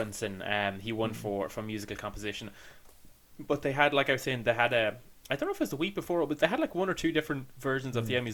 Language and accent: English; Ireland; I'm Irish. I want to complain about things. That's what I do.